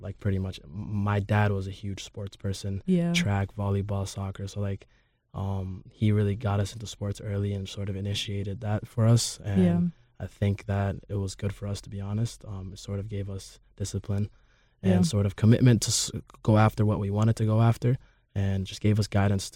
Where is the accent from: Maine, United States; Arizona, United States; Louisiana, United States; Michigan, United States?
Maine, United States; also born or lived in Georgia; I lived in Georgia for about 8 years, and then I moved to Maine, and I went to high school, elementary school, middle school in Maine.